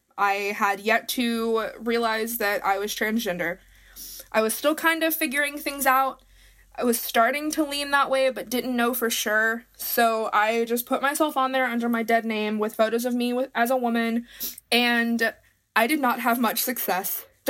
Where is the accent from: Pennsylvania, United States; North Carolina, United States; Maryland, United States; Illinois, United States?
North Carolina, United States; Mooresville; I'm 18, and I'm from Mooresville, North Carolina, and I am a trans man who uses male pronouns. Growing up in a small town in the Bible Belt